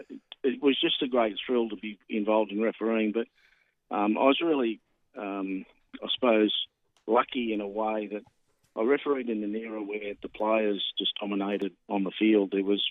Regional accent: Manly, New South Wales, Australia; I grew up in the Manly area

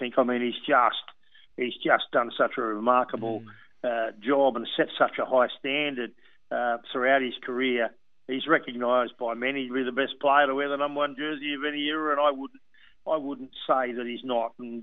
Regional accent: Wollongong, New South Wales, Australia; I grew up in Wollongong watching Graham Langlands play.

